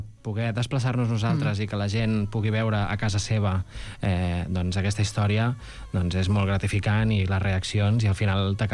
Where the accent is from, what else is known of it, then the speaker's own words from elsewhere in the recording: Terrassa, Catalonia, Spain; Sí, sóc de Terrassa, sóc terrassenc.